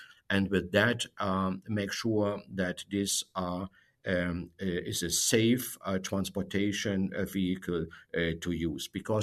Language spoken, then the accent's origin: English; Germany; I'm originally from Germany, and I'm also an American citizen.